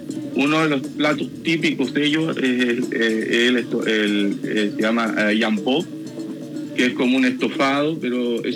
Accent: Rancagua, O'Higgins, Chile; also born or lived in Santiago; yo soy de Rancagua y estudié en Santiago.

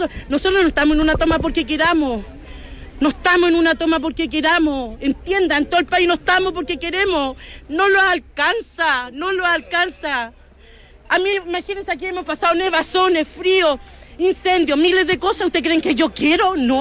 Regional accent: Lo Barnechea, Santiago Metropolitan Region, Chile; No, somos de acá, de los Barnechea. Familia nacida y criada acá, chiquillo.

